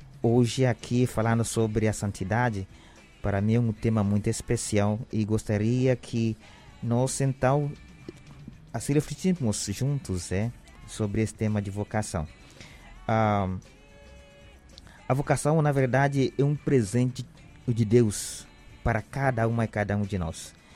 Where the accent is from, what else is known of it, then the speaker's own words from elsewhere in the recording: Kenya; Portuguese is a second language; moved away as an adult; now in Porto Velho, Brazil; Eu sou natural do Quênia, África, da parte leste. Eu sou missionário do Verbo Divino. Já faz mais ou menos 26 anos estou aqui no Brasil